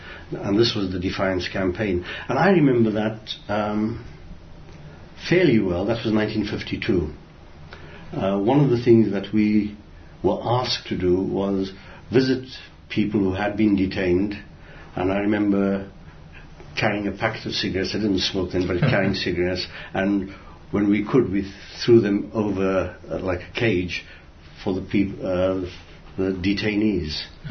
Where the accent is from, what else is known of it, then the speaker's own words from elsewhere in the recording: Fordsburg, Gauteng, South Africa; The other thing about growing up in Fordsburg, which might be of interest, is the total lack of facilities for us.